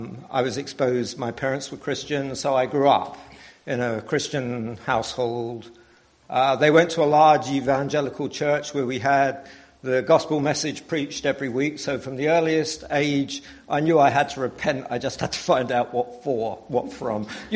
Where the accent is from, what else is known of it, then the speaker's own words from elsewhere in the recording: England, United Kingdom; moved away; When I moved to this country, I came from England, and our dear friend Harry Alexander was here.